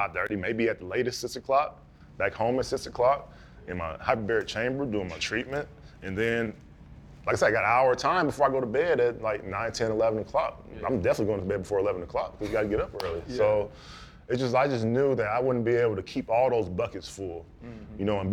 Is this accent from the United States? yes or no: yes; Georgia, United States; now in Michigan, United States; So, you know, I'm from Georgia, I don't do nothing on ice. But I came up here in Michigan.